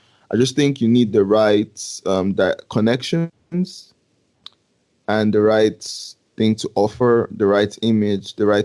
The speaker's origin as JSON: {"language": "English", "country": "Nigeria", "lives_now": "Germany", "said": "I'm from Nigeria."}